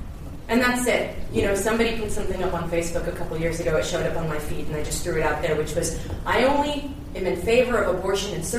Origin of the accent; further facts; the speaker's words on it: United States; now in United Kingdom; I don't need a mic. I'm American.